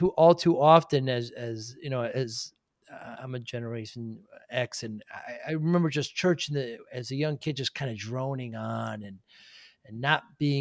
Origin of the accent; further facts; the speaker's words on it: Northeast, United States; You know, I'm from the Northeast, and my daughter went to Cal State.